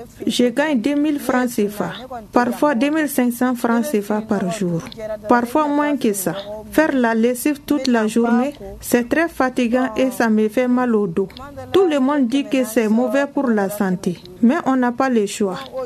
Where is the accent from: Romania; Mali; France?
Mali; Tobara, Mopti; Mon mari et moi avons quitté notre village pour venir ici à cause des conflits intercommunautaires. Nous venons de Tobara, un village à côté de Badjangara.